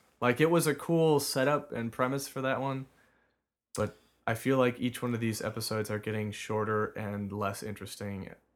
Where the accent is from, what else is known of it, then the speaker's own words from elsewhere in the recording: Iowa, United States; from Iowa.